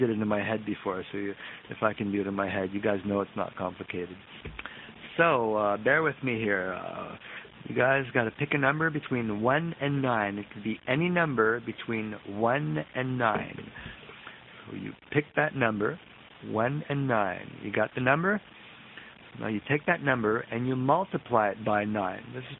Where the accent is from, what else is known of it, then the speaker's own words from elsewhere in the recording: Canada; I want you guys to take Canada, of course, because I'm from Canada.